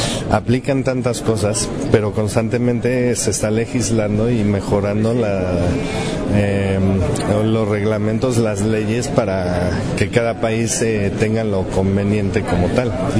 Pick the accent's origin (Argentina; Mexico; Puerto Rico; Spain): Mexico; pues a nosotros como mexicanos siempre decimos, políticamente hablando, somos un desastre